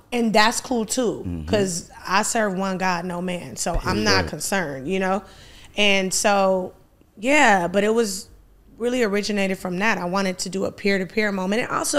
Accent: Compton, California, United States; I'm from Compton, after police, like, we know.

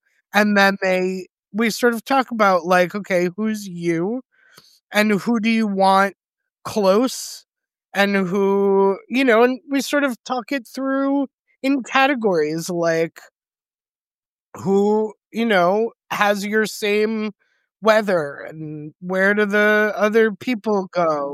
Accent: United States; as an American Jew with a lot of relatives

